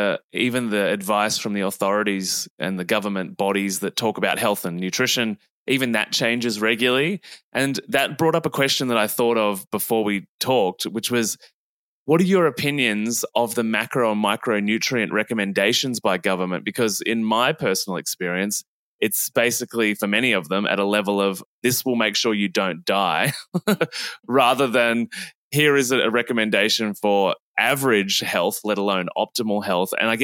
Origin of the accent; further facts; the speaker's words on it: Australia; to me, being an Australian